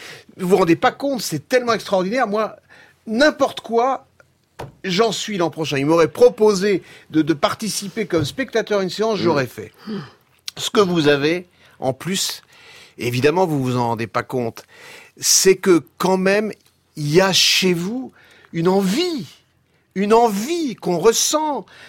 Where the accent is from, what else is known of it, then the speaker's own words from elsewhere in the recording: Paris, Île-de-France, France; je suis un vrai, je suis de Paname, je suis un super privilégié